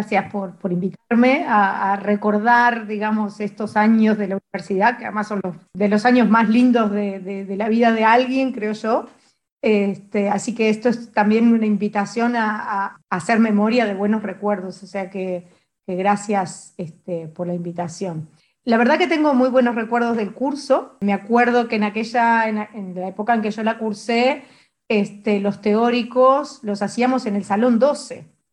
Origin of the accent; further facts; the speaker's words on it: Colonia del Sacramento, Colonia, Uruguay; yo soy del interior, yo nací en Colonia del Sacramento, y en ese momento, bueno, muchas veces viajaba de Colonia a Montevideo estaba instalada allá en Montevideo, pero sí que viajaba a ver a mi familia.